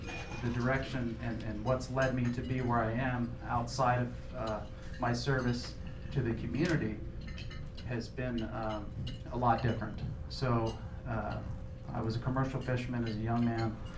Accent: Sitka, Alaska, United States; I'm 39 years old. I was born and raised here in Sitka.

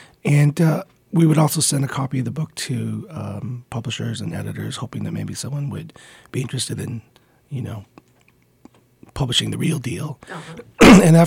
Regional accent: Montreal, Quebec, Canada; also born or lived in Philippines; now in Toronto, Canada; Yeah. I was born in the Philippines. My family immigrated to Montreal when I was four. I grew up there, went to school there.

